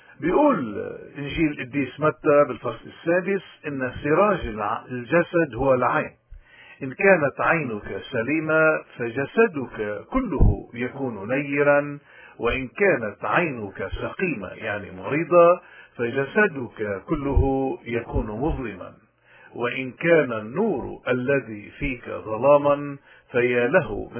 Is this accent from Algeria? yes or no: no; Lebanon; بجسد واقع نحن غرقانين فيه كلبنانيين